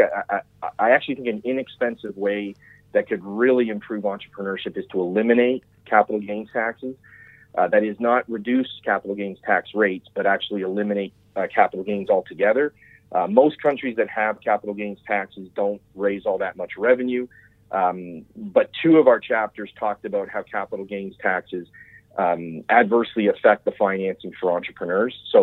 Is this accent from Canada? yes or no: yes; Canada; And unfortunately, my home country of Canada